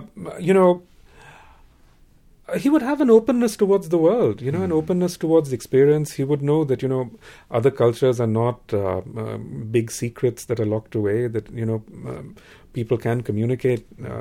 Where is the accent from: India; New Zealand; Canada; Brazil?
India; now in United States; I'm an Indian citizen, so I don't vote here, but my wife is American.